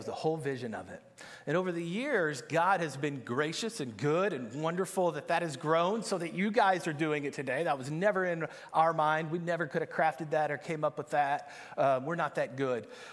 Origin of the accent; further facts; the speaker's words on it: Arkansas, United States; I don't know California. I'm from Arkansas, so bear with me.